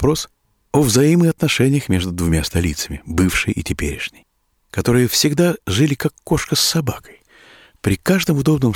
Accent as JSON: {"language": "Russian", "region": "Saint Petersburg", "country": "Russia", "said": "Зная, что я из Ленинграда и что общаюсь с тамошними музыкантами"}